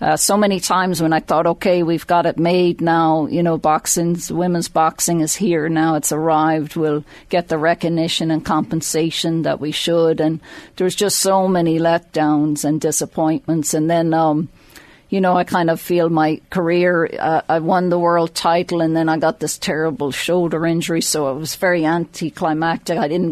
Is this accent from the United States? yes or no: no; Drogheda, Leinster, Ireland; So I grew up just outside Drogheda